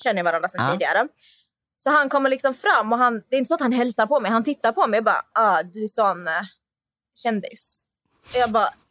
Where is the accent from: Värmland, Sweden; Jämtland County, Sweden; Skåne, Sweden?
Skåne, Sweden; Malmö; Jag bara, jag är från Malmö.